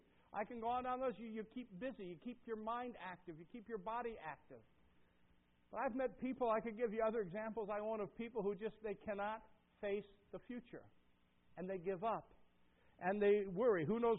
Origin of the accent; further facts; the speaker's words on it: Detroit, Michigan, United States; I was just now thinking, when I was growing up in Detroit